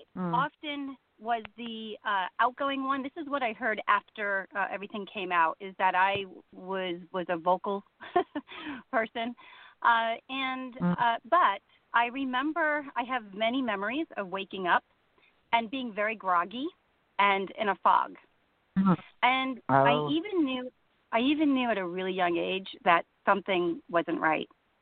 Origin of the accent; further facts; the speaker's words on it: Connecticut, United States; We lived in Connecticut. I grew up in Connecticut. I didn't grow up in New Jersey.